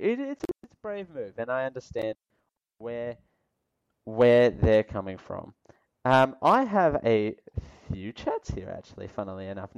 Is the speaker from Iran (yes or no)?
no; Australia; I'm from Australia. So that answers your question.